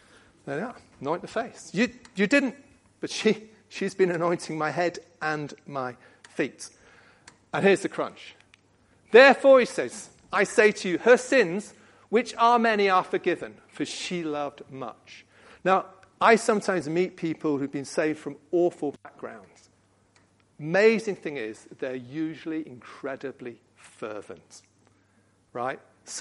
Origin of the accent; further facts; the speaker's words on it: England, United Kingdom; Yeah, but we're English, most of us.